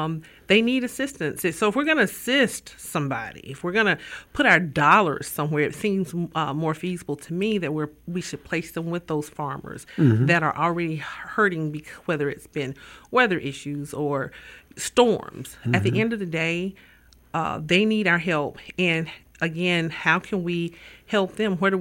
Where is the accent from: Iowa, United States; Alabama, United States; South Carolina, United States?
Alabama, United States; McIntosh; And I'm actually from District 2. I live in Washington County. I'm from McIntosh, Alabama.